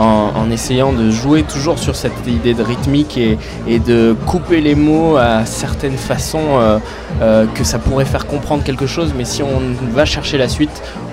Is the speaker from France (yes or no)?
yes; Limoges, Nouvelle-Aquitaine, France; on est principalement de Limoges. Limoges et Nantes, mais principalement de Limoges.